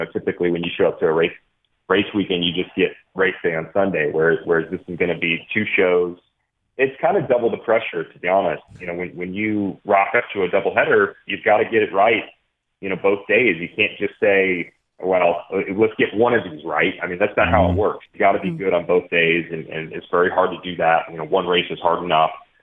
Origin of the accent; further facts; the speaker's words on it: Nashville, Tennessee, United States; So I grew up in Nashville, Tennessee. I still live here now. Moved back with my wife.